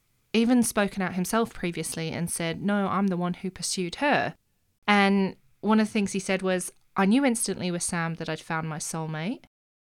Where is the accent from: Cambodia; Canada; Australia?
Australia; as an Aussie who was born in the 80s